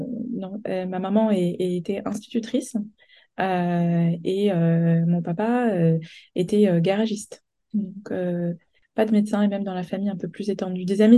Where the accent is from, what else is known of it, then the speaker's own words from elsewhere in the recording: Île-de-France, France; now in Cambridge, United Kingdom; J'ai donc grandi en France, dans le Val-d'Oise, où j'ai fait mes études de médecine à Paris-Descartes. Et après la fac de médecine, j'ai décidé d'aller faire mon internat à l'étranger.